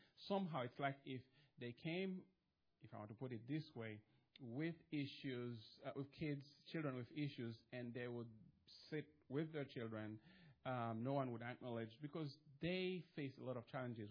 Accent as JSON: {"language": "English", "country": "Haiti", "said": "Let me say that we are originally from Haiti, and my mother died in 2013, and we decided to go to Haiti and see my brother"}